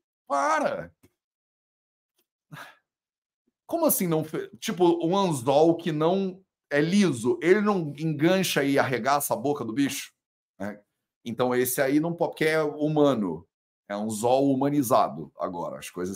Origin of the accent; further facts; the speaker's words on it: Brazil; mas aí você é brasileiro, eu também sou brasileiro.